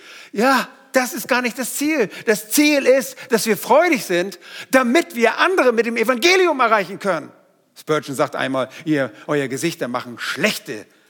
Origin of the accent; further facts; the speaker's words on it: Northern Germany, Germany; Bei uns in Norddeutschland sagt man Nörgeln.